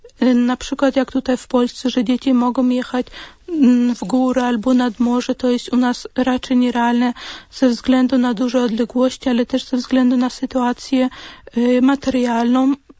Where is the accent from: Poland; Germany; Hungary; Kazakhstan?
Kazakhstan; urodziłam się w Kazachstanie. Wychowywałam się właśnie w tych czasach jeszcze do 90 roku